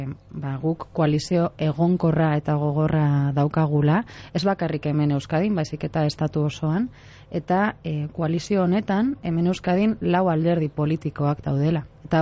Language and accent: Basque; Bilbao, Basque Country, Spain; Bueno, pues Bilbokoa naiz, psikologoa naiz